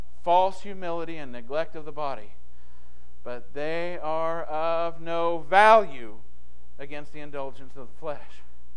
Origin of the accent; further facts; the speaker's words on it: Alabama, United States; Now, when I grew up in Alabama, on Fridays, what was the only type of meat that was served at school?